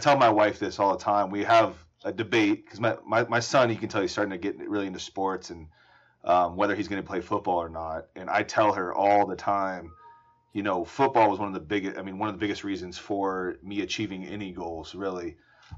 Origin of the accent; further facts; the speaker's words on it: Atlanta, Georgia, United States; also born or lived in Colorado; so I'm from Atlanta originally. So diehard Braves fan, watch every game.